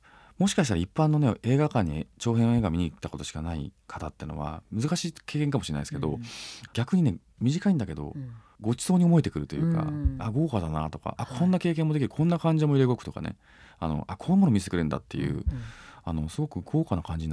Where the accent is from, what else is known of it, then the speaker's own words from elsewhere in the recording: Kanto, Japan; じゃあ自分たち関東人なので、関東人が喋る前で絵を描いてしまうと